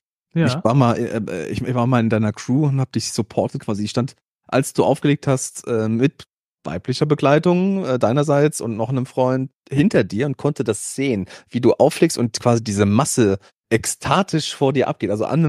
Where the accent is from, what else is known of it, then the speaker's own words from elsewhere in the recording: Germany; ich bin Deutscher.